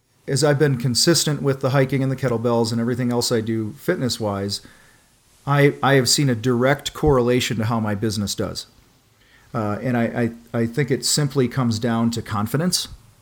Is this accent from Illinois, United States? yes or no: yes; Chicago, Illinois, United States; I'm from the Chicago area. I traveled the world in the Marine Corps, and my wife and I decided to pack up our stuff earlier this year and move our three kids and us out here.